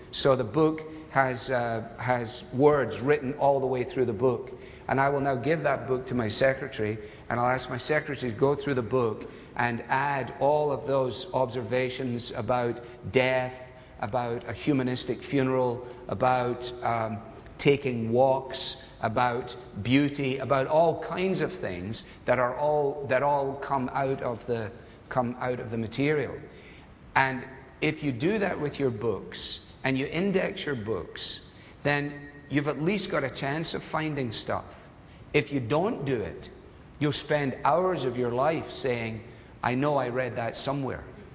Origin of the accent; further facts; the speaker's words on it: Glasgow, Scotland, United Kingdom; I'm a city boy. I was brought up in Glasgow. I was brought up in a large city. And I love cities.